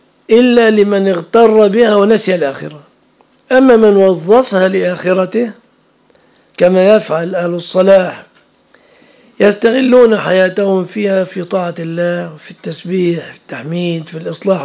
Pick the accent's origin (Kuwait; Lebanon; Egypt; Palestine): Egypt; في بلادنا مصر نادر.